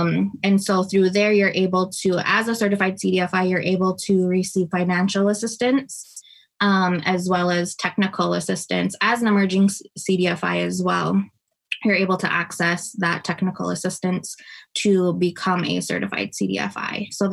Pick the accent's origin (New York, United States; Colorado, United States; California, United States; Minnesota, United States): Minnesota, United States; Onigum; I am from the Leech Lake Band of Ojibwe. I grew up in Onigam, and I really credit my values and my roots to community and family to that, to growing up on the reservation.